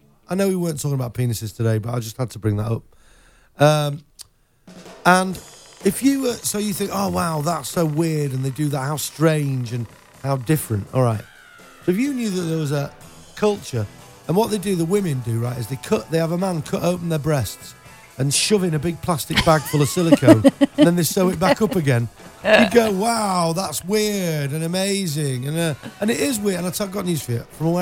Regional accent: United Kingdom; I wasn't raised on a diet of cosmetic surgery. Because I'm British, we don't do it there.

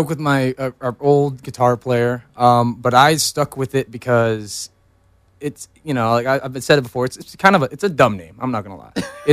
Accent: Huntington Beach, California, United States; Huntington Beach.

